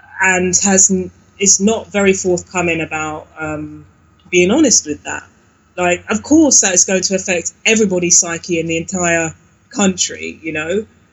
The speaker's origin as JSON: {"language": "English", "region": "London", "country": "United Kingdom", "tie": "born or raised there", "said": "I live in East London. I was raised in South London."}